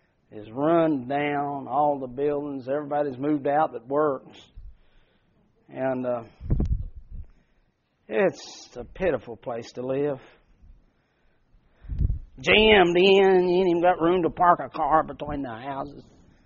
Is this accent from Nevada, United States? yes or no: no; West Virginia, United States; born and raised in West Virginia